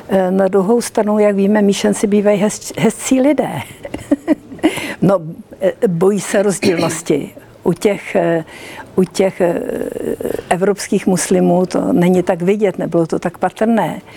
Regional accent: Moravia, Czechia; Já jsem taky Češka, aspoň doufám.

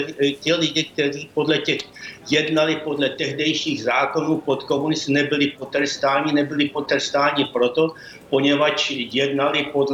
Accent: Prague, Czechia; born there; Já jsem se narodil v Praze

